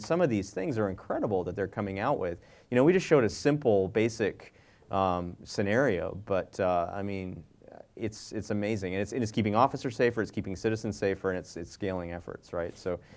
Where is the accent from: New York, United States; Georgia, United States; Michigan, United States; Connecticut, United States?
Georgia, United States; Atlanta; I live in Georgia, I'm from Atlanta, and we like barbecue.